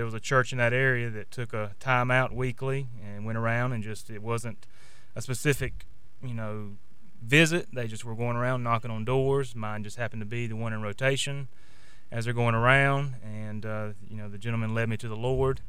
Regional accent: North Carolina, United States; now in Boone, United States; I'm originally from Raleigh area. I grew up in North Carolina, down in Johnston County. And we just recently moved up here to Boone.

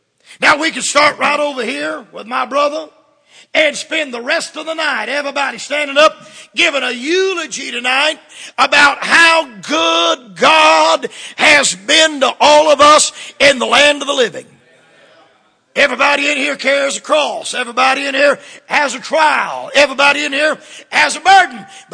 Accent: the South, United States; Now I'm a Southerner, and Southerners feel sorry for ourselves.

